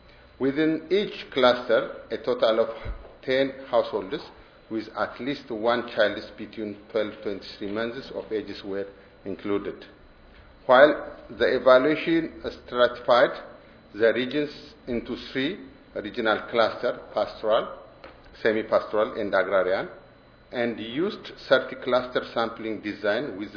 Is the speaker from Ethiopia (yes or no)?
yes; Ethiopia; I came from Ethiopia. I'm working for Core Group Polio Project in Ethiopia.